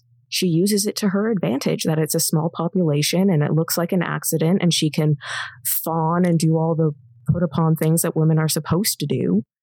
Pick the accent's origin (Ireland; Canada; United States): Canada; I'm Canadian. I always assume it's the dark ending.